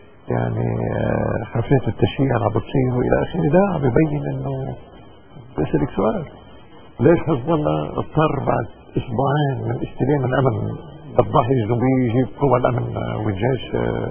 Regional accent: Lebanon; نحن كلبنانيين بنقول عشنا حرب 15

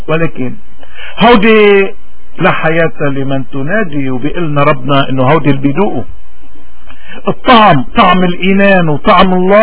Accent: Lebanon; نحن كلبنانيين وكمسيحيين تحديدا وكمارني بأكثر تحديد، نحن اليوم عنا واجب، واجب وطني وواجب ديني وواجب اخلاقي وواجب انساني

